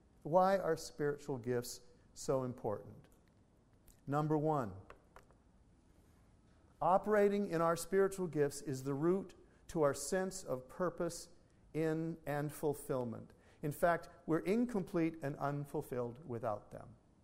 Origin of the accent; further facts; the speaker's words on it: Canada; I'm Canadian, and my friends were Canadian, and now they live in the U.S.